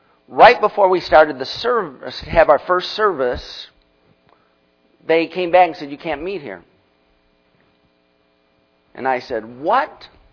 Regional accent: Michigan, United States; I grew up in Michigan, lakes all around me.

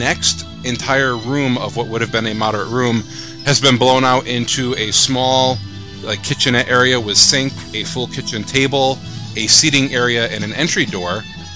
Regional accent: Connecticut, United States; I'm from Connecticut, you're from the Jersey Shore.

